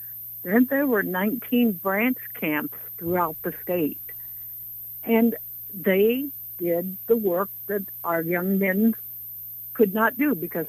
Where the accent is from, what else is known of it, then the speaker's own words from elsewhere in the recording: Waverly, United States; I knew about the prisoners of war because I grew up around Waverly. Well, Waverly had one of these branch camps, and they worked in the canning factory in Waverly.